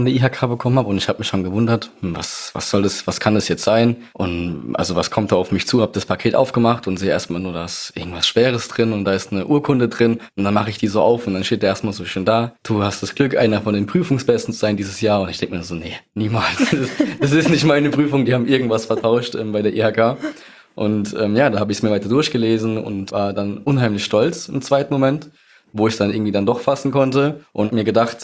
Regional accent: Mannheim, Baden-Württemberg, Germany; Ich bin 22 Jahre alt. Ich komme aus Mannheim.

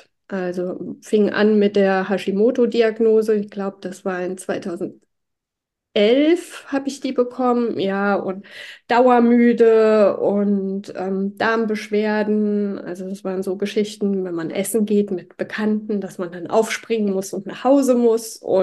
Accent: Hesse, Germany; Ich komme aus der Nähe von Marburg, bin 47 Jahre alt

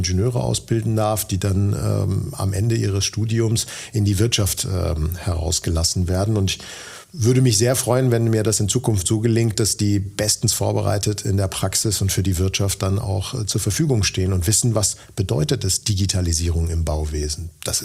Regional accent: Dortmund, North Rhine-Westphalia, Germany; born there; now in Cologne, Germany; Ich bin 49 Jahre alt, Bauingenieur von Hause aus, komme gebürtig aus Dortmund, unweit von hier und Bochum.

